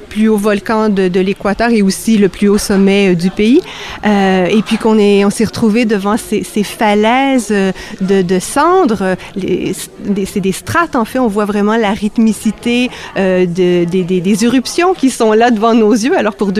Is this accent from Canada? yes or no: yes; Montreal, Quebec, Canada; Oui, je suis québécoise, je suis de Montréal.